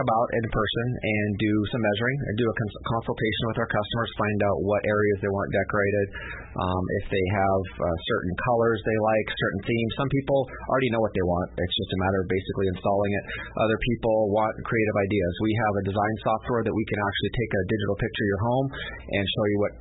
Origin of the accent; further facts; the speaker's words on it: Canada; now in United States; originally from Canada. I know you know that, and some of the listeners that listen regularly know I'm Canadian.